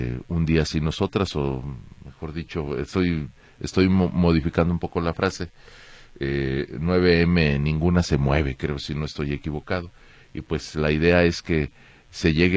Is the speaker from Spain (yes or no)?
no; Mexico; Para poder obtener un pasaporte, como ciudadanos mexicanos, nos exigen la credencial del INE.